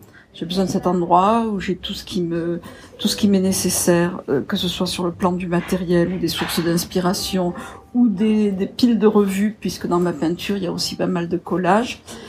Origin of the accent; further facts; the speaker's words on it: south of France, France; je viens du Midi de la France. Voilà. J'ai ma maison et mon atelier à une vingtaine de kilomètres d'Aix-en-Provence.